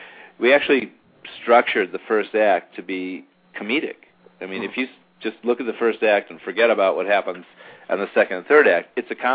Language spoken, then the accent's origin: English; Illinois, United States; I grew up in Illinois, and I was left alone in the house while my parents were out